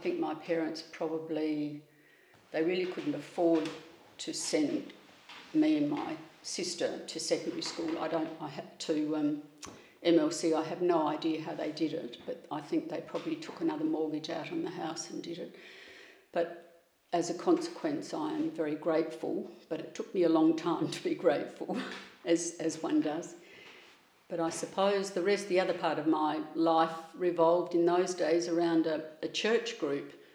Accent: Adelaide, South Australia, Australia; Well, I was born in Unley, South Australia, Adelaide, a suburb of Adelaide.

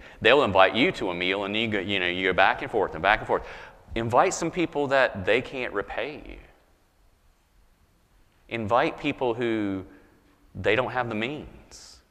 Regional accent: the South, United States; and I grew up in the South, so I feel like I can be critical of the South.

